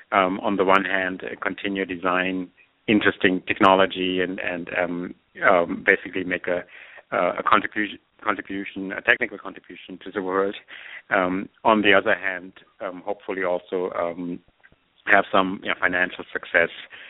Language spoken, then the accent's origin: English; Germany; English is a second language; moved away as an adult; also born or lived in France; now in United States; I'm a native German. I grew up in Germany. Went to engineering school there and in France, and then after that came to America and to MIT to do my PhD.